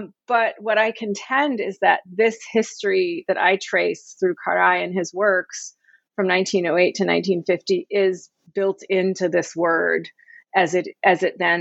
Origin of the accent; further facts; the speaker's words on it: United States; I'm not a Turk, I'm an American.